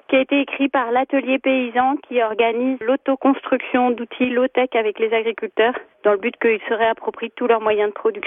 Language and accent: French; Normandy, France; je viens de Udiménil, près de Granville.